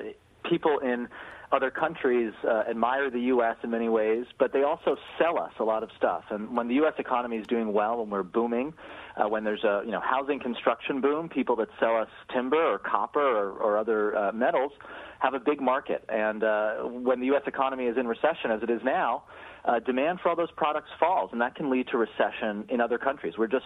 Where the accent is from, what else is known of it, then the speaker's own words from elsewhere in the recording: New York, United States; now in California, United States; I'm from the New York area